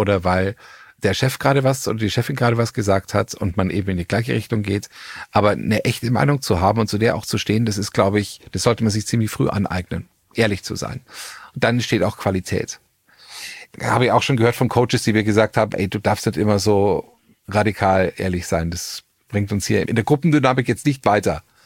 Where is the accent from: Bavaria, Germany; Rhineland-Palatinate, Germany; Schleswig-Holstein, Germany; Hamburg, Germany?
Bavaria, Germany; Ich bin Bayer. Ich komme aus Bayern.